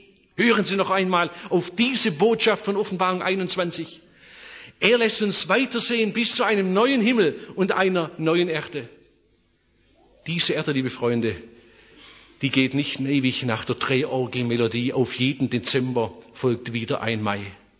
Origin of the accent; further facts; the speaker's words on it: Germany; Ich sagte, ich komme aus Deutschland.